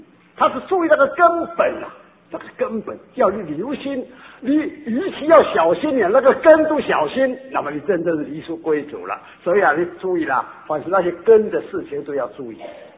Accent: Jiangsu-Zhejiang, China; 或者清酒是我们江浙人的甜酒郎呢

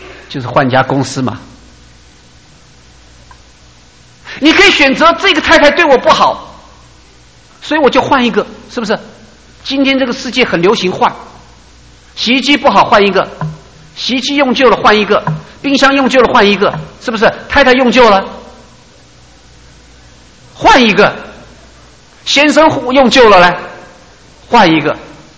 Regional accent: China; 但是我们很多时候，我们中国人这些的文化，这些生长的环境，造成我们把很多东西压在里面

